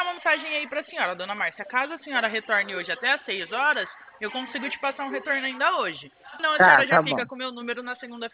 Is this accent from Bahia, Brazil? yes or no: no; Rio Claro, São Paulo, Brazil; Eu sou do interior de São Paulo. A senhora conhece Rio Claro?